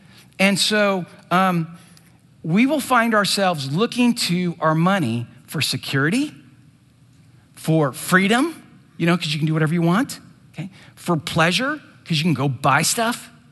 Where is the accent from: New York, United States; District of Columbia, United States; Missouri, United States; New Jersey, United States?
District of Columbia, United States; Washington; So for example, I grew up in Washington, D.C.